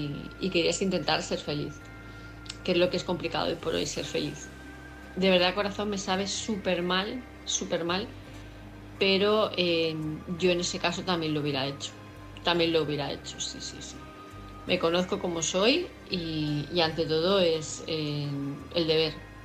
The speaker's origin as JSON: {"language": "Spanish", "town": "Palma", "region": "Balearic Islands", "country": "Spain", "said": "de Palma de Mallorca"}